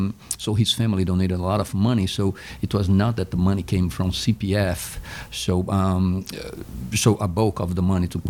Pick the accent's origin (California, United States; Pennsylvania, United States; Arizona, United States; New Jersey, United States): New Jersey, United States; Morristown; now in Hamptons, United States; The Hamptons is not what it was when I first came here from New Jersey. I came here from Morristown, you know, but spent a summer in 1990, and I said, shoot, man, this place is beautiful. I went back to Jersey